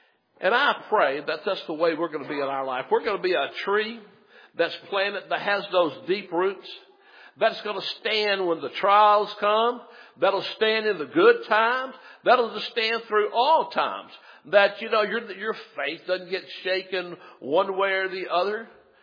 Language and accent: English; Memphis, Tennessee, United States; when I grew up in Memphis, and some of y'all went to SFA and Nacogdoches, even in Tyler, there are some tall, tall trees.